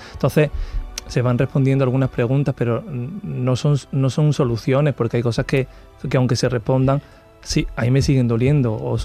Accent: Roquetas de Mar, Andalusia, Spain; Sí, lo hice en Roqueta, en mi pueblo.

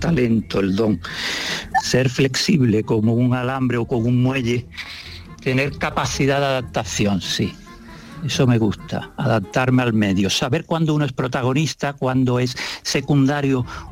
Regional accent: Spain; soy muy español, sí. No sé por qué, me gusta España.

